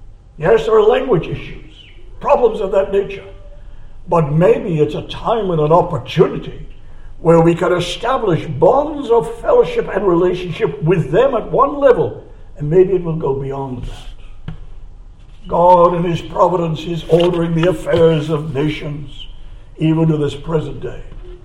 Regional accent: United Kingdom; Do we somehow, as it were, keep ourselves to ourselves because we're British?

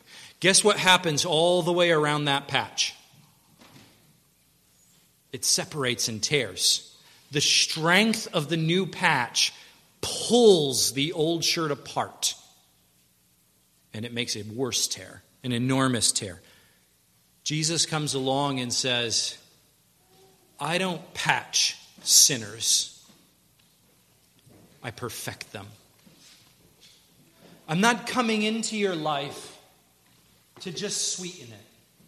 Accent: United States; Because I'm an American. I don't patch clothes.

